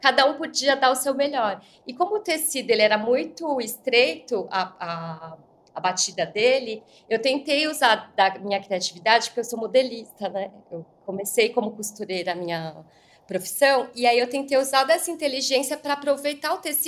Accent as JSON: {"language": "Portuguese", "region": "São Paulo", "country": "Brazil", "tie": "born there", "said": "E aí eu nasci aqui em São Paulo mesmo, eu nasci no bairro do Pari, e então sou filha de pessoas que sempre trabalharam na confecção"}